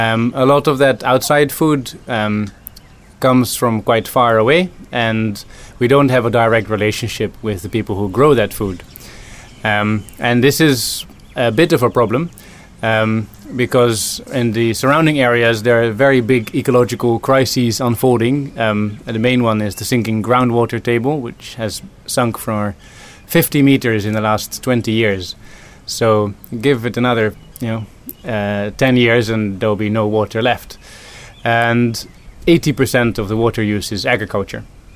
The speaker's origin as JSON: {"language": "English", "country": "Netherlands", "lives_now": "India", "said": "Oh, personally, I'm Dutch. I was born in Holland. I've been working in India for the last 7 years"}